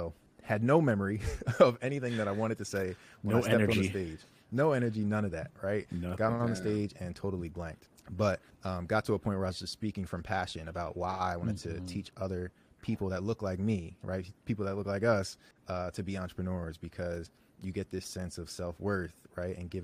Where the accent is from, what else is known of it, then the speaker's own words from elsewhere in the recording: Chester, Pennsylvania, United States; also born or lived in South Jersey; Yeah, I'm from the Philly area. So I was actually born in Chester, Pennsylvania, right outside of Philly. My family's from Philly, from Chester, Sharon Hill, if anybody knows the area. And I grew up in this tri-state area of Pennsylvania, South Jersey